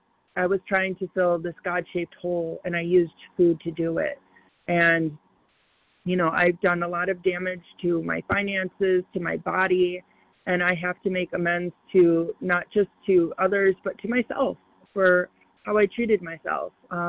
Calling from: Chicago, Illinois, United States; I'm from Chicago.

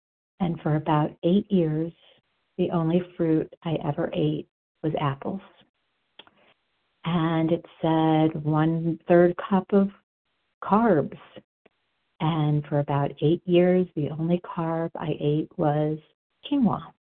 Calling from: Denver, Colorado, United States; I'm calling from Denver, Colorado.

